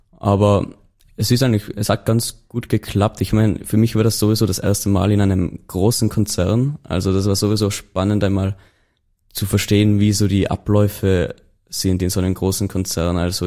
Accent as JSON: {"language": "German", "region": "Tyrol", "country": "Austria"}